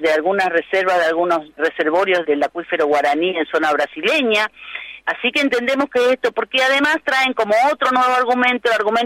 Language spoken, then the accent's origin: Spanish; Posadas, Misiones, Argentina; also born or lived in Iguazú; en este momento estoy en Posadas, después que fui despedida de Radio Nacional, me volví a mi ciudad natal que es Posadas